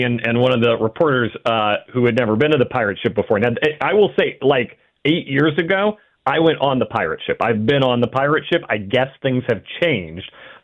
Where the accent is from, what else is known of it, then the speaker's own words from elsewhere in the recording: Washington, United States; Hey, we're from Washington. We're down here.